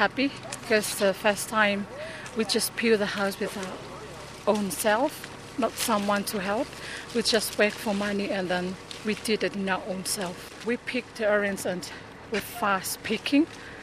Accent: Tonga; from Tonga.

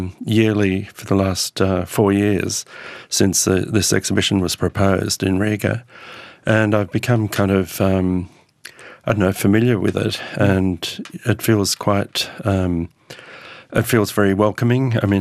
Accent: Australia; I'm actually Australian, and, you know, I'm back here.

